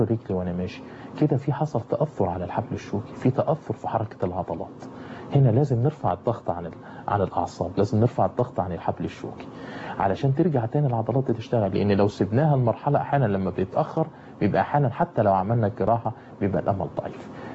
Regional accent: Egypt; واقدر ادلك على الناس اللي هم يمكن في عندنا في مصر واحد او اتنين

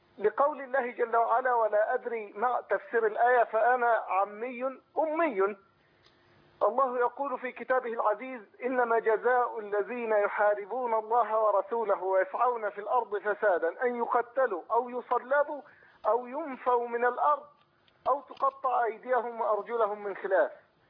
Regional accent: Egypt; moved away as an adult; also born or lived in Libya; now in Jordan; أنا مصري أعمل في الأردن، وقبل ذلك قضيت أكثر من 5 سنوات في ليبيا،

